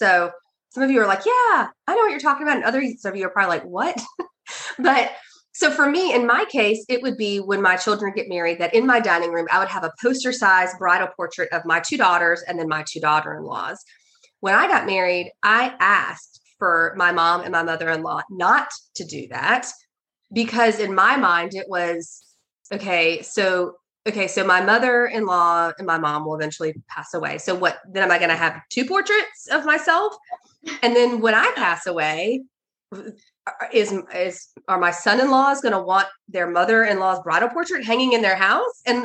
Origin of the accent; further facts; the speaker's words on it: Georgia, United States; I grew up in Georgia, and we would go to Babyland